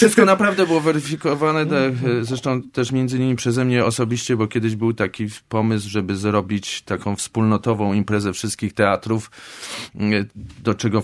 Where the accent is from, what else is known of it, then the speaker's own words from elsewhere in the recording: Kraków, Lesser Poland, Poland; choć jestem z urodzenia i z pokoleń Krakusem